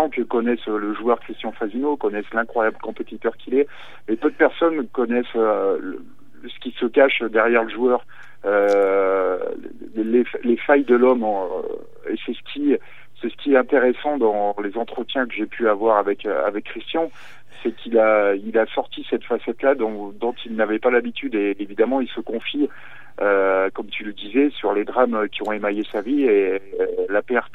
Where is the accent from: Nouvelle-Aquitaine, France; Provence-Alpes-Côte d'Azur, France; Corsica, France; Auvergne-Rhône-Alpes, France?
Auvergne-Rhône-Alpes, France; Brioude; Donc, je suis originaire de Brioude et...